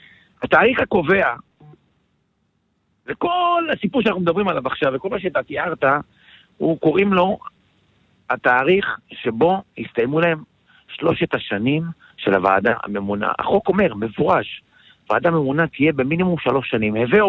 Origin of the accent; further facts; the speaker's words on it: Tiberias, Northern District, Israel; born there; אני נולדתי בשכון אחווה, בטבריה.